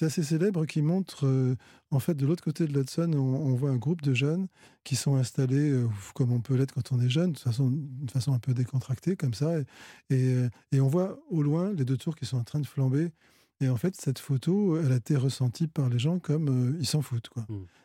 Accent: France

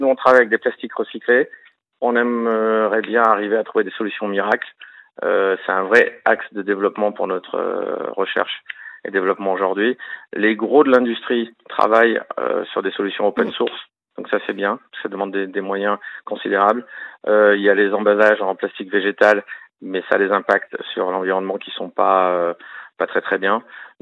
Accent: Réunion; j'ai grandi à La Réunion dans les années 70.

